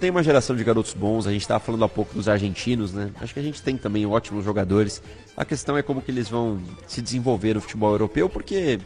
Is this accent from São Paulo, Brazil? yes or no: yes; São Paulo, Brazil; Eu cresci em Pirituba, pertinho de Freguesia do Ó, uma região em que sempre frequentei, viu?